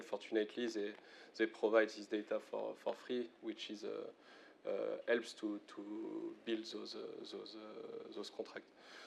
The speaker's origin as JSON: {"language": "English", "country": "France", "said": "if I take my home country, France, if you want to buy this data to have historical records"}